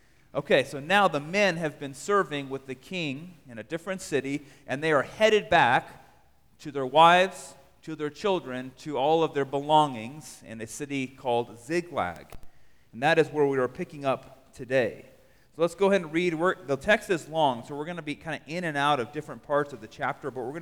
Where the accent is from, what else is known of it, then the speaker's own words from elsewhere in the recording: Las Cruces, New Mexico, United States; I was born and raised here in Las Cruces, actually, and I was born at Memorial Hospital right down the road.